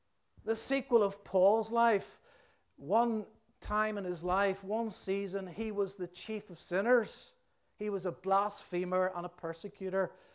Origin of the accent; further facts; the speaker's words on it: Belfast, Northern Ireland, United Kingdom; Growing up in Belfast, we had a phrase, he talks a good fight.